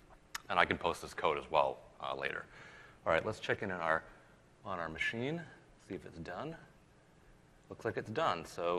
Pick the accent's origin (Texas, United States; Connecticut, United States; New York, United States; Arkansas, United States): New York, United States; I'm from New York, and cupcakes are the hot thing